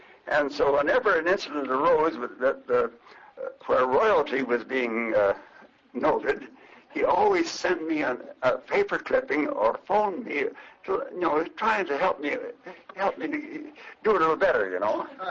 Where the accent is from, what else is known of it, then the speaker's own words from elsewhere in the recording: Montana, United States; now in Canada; I was raised over in Montana, and from U.S. parents all the way, and came back to Canada